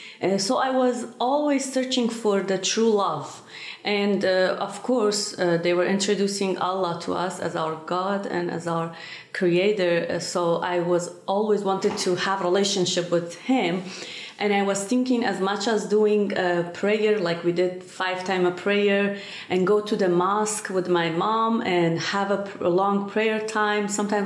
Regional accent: Sanandaj, Kurdistan, Iran; English is a second language; I was born in a family in Sanandaj, Kurdistan, the part of Iran. And so I was Muslim, Sunni Muslim.

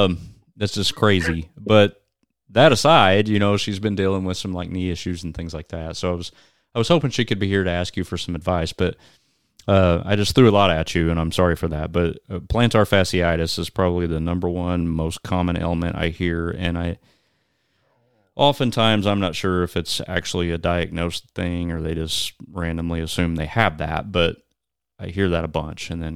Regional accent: Illinois, United States; So here, I'm from Southern Illinois, and here in Southern Illinois, we have the River to River Relay.

